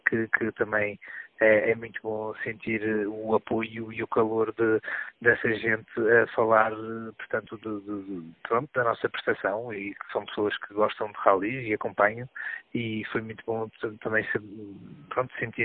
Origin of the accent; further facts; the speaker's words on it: Portugal; Embora, sendo português, também tivemos alguns